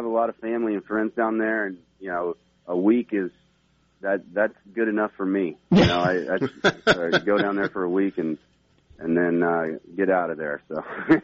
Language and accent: English; Texas, United States; now in Long Island, United States; I mean, I'm from Texas, so you know, you have maybe some stereotypes in New York